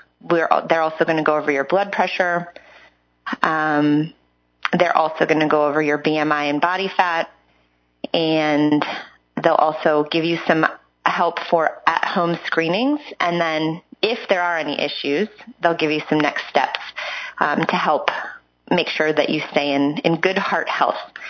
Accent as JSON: {"language": "English", "region": "Pennsylvania", "country": "United States", "tie": "born or raised there", "said": "Specifically me, I grew up in Adams County. That's apple country for Pennsylvania."}